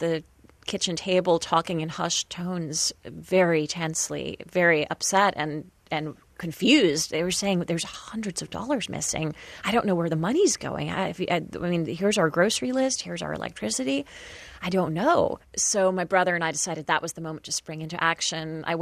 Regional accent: Worcester, Massachusetts, United States; I grew up in Worcester, Massachusetts. It's about 50 miles or so west of Boston.

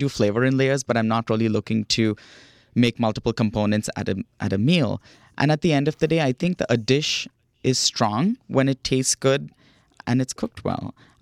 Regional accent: India; It reminds me of some of the dishes that I grew up with in India

